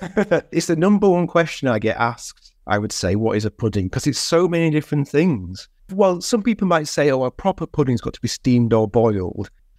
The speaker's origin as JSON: {"language": "English", "region": "Yorkshire and the Humber", "country": "United Kingdom", "said": "I'm from Yorkshire originally"}